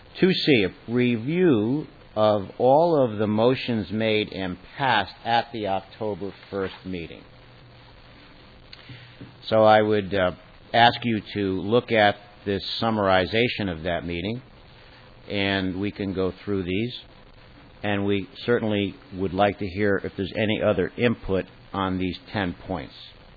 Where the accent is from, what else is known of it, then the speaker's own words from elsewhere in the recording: North Haven, Connecticut, United States; from North Haven, Connecticut